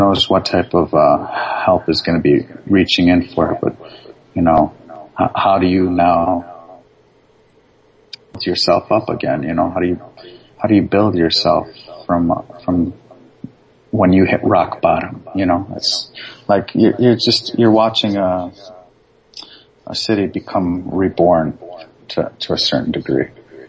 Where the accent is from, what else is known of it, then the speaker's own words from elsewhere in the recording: Binghamton, New York, United States; born there; also born or lived in Athens, Greece / Michigan; I was born in Binghamton, New York, and I basically migrated back to Athens, Greece, in Ambelokipos, and so I resided there for about 6-7 years, and then my father basically followed his best friend to Michigan, and that's where I've been for a good 25 years.